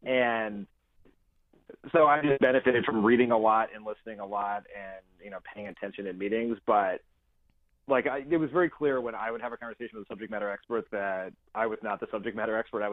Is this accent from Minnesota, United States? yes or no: no; Delaware, United States; but I'm also from Delaware, so he's been my senator my whole life, and he's very proud of all the Delawareans that have made it into the White House.